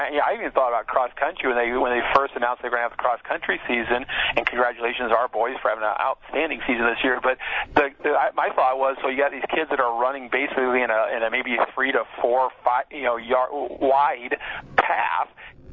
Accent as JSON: {"language": "English", "town": "Maquoketa", "region": "Iowa", "country": "United States", "tie": "born or raised there", "said": "In fact, my hometown of Maquoketa had to cancel one of their games because of COVID."}